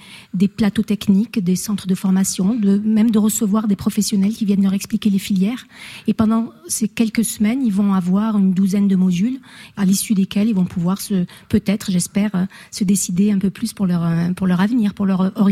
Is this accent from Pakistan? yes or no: no; Morocco; puisque je suis originaire d'Afrique du Nord, du Maroc.